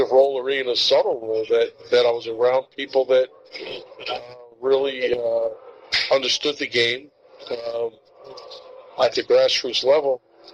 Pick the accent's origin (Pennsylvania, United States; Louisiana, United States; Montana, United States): Pennsylvania, United States; Philadelphia; When I grew up in Philadelphia, every catcher I ever saw, it was a badge of honor to make a play at the plate.